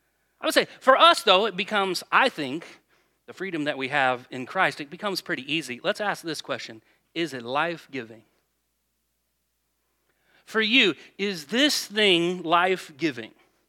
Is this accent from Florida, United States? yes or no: no; Indiana, United States; And since we're from Indiana, we'll change it a little bit.